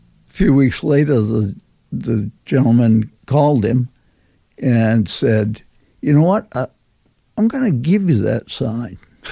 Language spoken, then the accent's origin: English; Sanford, United States; Yeah, I was born and raised in Sanford, and I live 10 miles from there now.